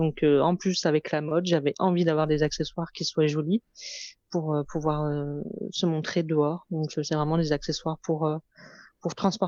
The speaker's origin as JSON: {"language": "French", "town": "Lyon", "region": "Auvergne-Rhône-Alpes", "country": "France", "said": "j'ai 30 ans, je suis lyonnaise"}